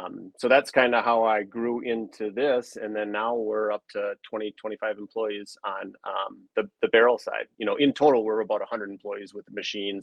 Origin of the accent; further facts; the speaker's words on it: Rhinelander, Wisconsin, United States; I'm from, I mean, maybe based on my accent, I'm from Rylander, so northern Wisconsin.